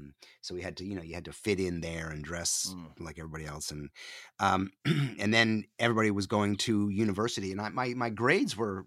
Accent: New York, United States; moved away as an adult; I grew up in upstate New York, the northeast corner of New York State, hemmed in by Burlington, Vermont, and Montreal. So a tiny little town with no culture whatsoever. We moved there because it was a military base. I lived there until I was 19 years old

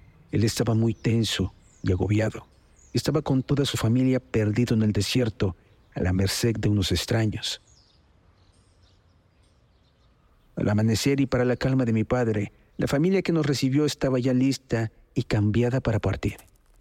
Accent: Charcas, San Luis Potosí, Mexico; Mi familia y yo somos de Charcas. Es un pueblo muy chico que está de paso por la carretera que va de San Luis a Matehuala.

